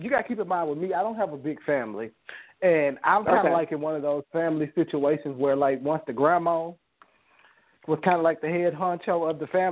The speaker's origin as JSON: {"language": "English", "region": "Arkansas", "country": "United States", "lives_now": "Texas, United States", "said": "because I'm from Arkansas, I've actually been thinking about going back home."}